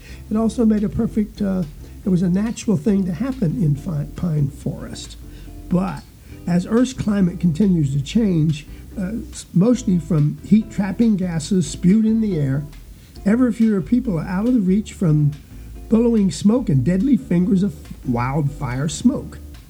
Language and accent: English; Georgia, United States; also born or lived in Florida; I was raised in South Georgia and North Florida area